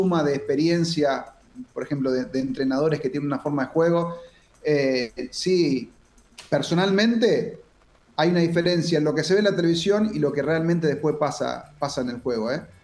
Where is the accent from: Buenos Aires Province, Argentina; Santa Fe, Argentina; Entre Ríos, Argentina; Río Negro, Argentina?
Santa Fe, Argentina; Rosario; Vos sabés que acá en Rosario, yo soy de Rosario